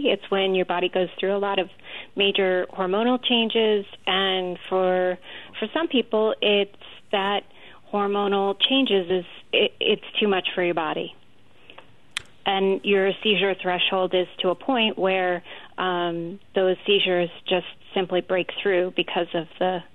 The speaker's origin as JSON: {"language": "English", "town": "Boston", "region": "Massachusetts", "country": "United States", "tie": "born or raised there", "said": "I grew up in Boston, Irish Catholic, fairly traditional family, and, every Ben Affleck, Matt Damon Boston movie that you could think of, that was my family."}